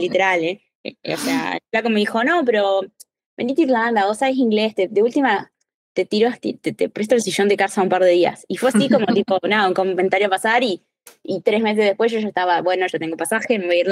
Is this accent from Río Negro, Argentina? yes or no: yes; General Roca, Río Negro, Argentina; also born or lived in Buenos Aires; now in Dublin, Ireland; Bueno, soy originariamente de General Roca, Río Negro. Viví 10 años en Buenos Aires, así como que estoy un poco, mi corazón está un poco repartido. Y ahora sí. Vivo en Dublín.